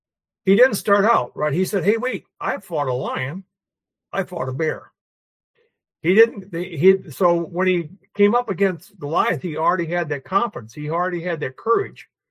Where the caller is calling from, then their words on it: Michigan, United States; I'm in Michigan. That state up north.